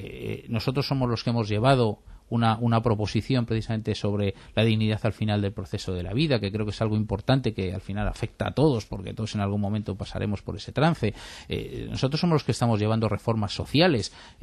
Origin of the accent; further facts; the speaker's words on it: Madrid, Community of Madrid, Spain; yo ejerzo de madrileño porque soy madrileño, y es verdad.